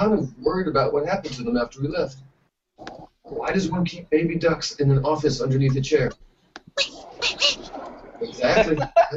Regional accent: New Jersey, United States; I'm actually from New Jersey, and they're still not happy to see me at the San Jose.

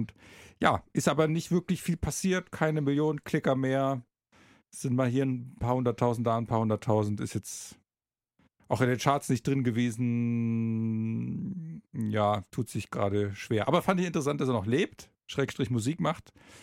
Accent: Baden-Württemberg, Germany; Und als Schwabe will ich das dann schon genutzt wissen.

